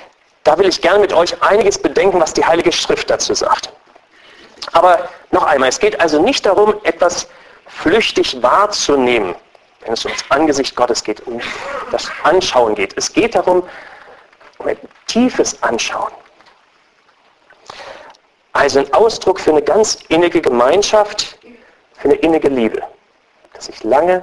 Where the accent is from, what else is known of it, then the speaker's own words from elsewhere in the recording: Schönermark, Brandenburg, Germany; wir kommen aus Schönermark.